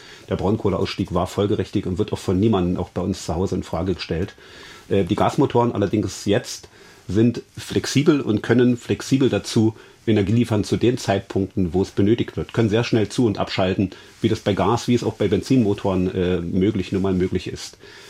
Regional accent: Chemnitz, Saxony, Germany; Wir haben beispielsweise in meiner Heimatstadt in Chemnitz ein Kraftwerk stehen

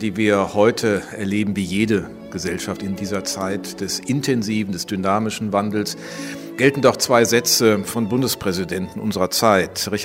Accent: Düsseldorf, North Rhine-Westphalia, Germany; Es ist allein die Herkunft als Rheinländer, als Düsseldorfer

